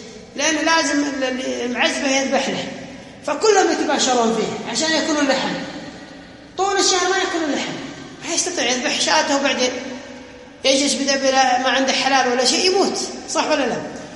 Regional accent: Kuwait; ذكرها ديكسون اللي كان المعتمد البريطاني عندنا في الكويت

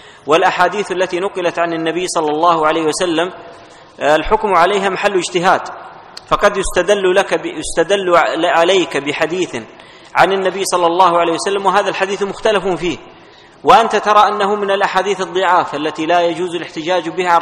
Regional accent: Saudi Arabia; عندنا في المملكة العربية السعودية

